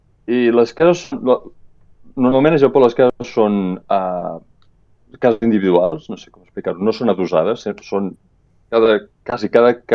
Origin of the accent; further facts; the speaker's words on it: Olot, Catalonia, Spain; also born or lived in Yokohama; no és com a un poble petit o jo soc d'Olot, no? Jo coneixia tots els meus veïns